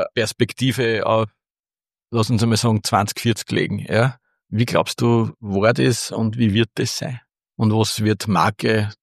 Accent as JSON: {"language": "German", "region": "Upper Austria", "country": "Austria", "said": "ich bin ja auch ein Oberösterreicher"}